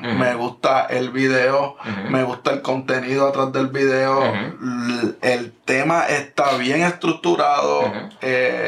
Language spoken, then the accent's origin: Spanish; Puerto Rico; somos boricuas y vamos a hablar diferente a ustedes.